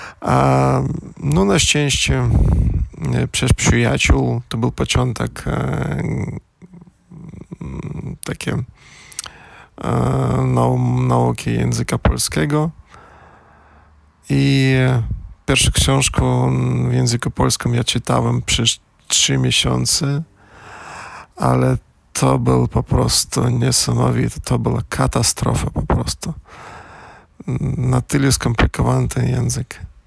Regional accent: Belarus; Polish is a second language; jestem z Białorusi, mam nadzieję, może przez pół roku będę mieszkać w Warszawie

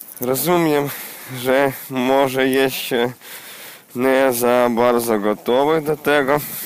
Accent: Ukraine; Polish is a second language; jestem z Ukrainy, mam 29 lat, uczę języka polskiego przez może 3 albo nawet 4 miesiące.

